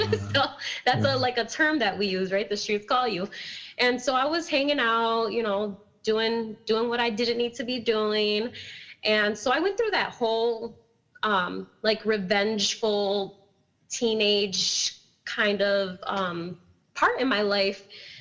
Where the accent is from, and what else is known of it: Milwaukee, Wisconsin, United States; born or raised there; also born or lived in Sheboygan